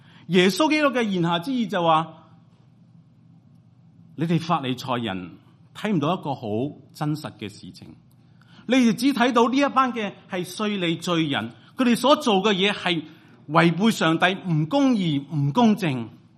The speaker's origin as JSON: {"language": "Cantonese", "country": "China", "said": "同我哋大概同我哋中国人嘅文化好相似。"}